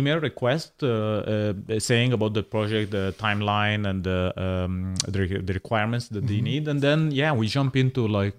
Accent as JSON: {"language": "English", "town": "Cairo", "region": "Cairo Governorate", "country": "Egypt", "second_language": "English", "said": "I'm coming from Egypt, Cairo. Cairo is just crazy, you know."}